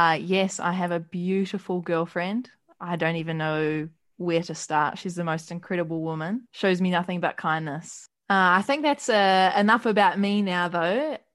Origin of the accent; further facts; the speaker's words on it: New Zealand; moved away as an adult; now in Australia; I'm 23 from New Zealand. Grew up playing basketball.